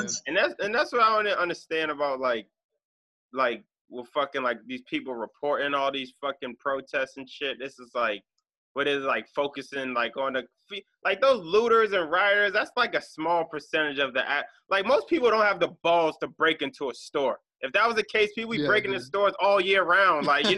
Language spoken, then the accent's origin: English; Massachusetts, United States; especially we're all from Mass